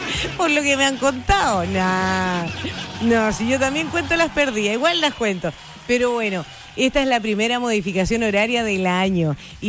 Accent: Chile; Somos nosotros los chilenos donde se realiza el cambio de hora.

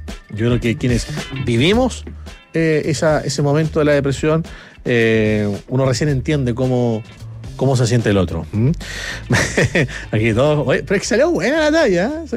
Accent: Coyhaique, Aysén, Chile; now in Punta Arenas, Chile; Tanto en Coyhaique, mi pueblo, y aquí en Punta Arenas, jugábamos con la luz de la luna.

